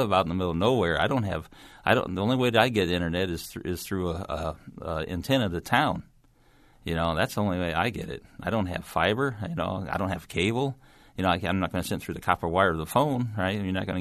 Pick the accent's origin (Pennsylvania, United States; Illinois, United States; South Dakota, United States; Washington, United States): Illinois, United States; Minonk; I live outside of Benson, between Benson and Minunk, and I went to school at Minunk Dana Rutland. So I lived on the other side of Minunk before, and now I live on the other side between Minunk and Benson now. It's in Woodford County.